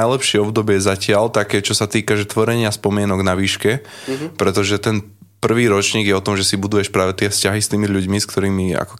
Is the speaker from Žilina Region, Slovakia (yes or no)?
yes; Ružomberok, Žilina Region, Slovakia; pochádzam z Ružomberka.